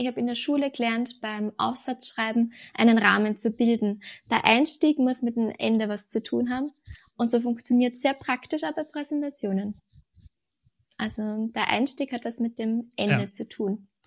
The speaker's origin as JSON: {"language": "German", "town": "Melk", "region": "Lower Austria", "country": "Austria", "said": "ich bin aus Österreich, genauer gesagt aus Niederösterreich im Melk"}